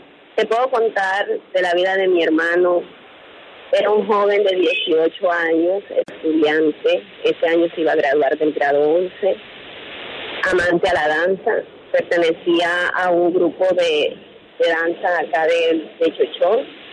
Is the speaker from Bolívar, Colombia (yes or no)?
yes; Macayepo, Bolívar, Colombia; now in Sincelejo, Colombia; nosotros somos una familia humilde que viene desplazada de Macayeco, Bolívar. Hace años llegamos aquí a Cincelejo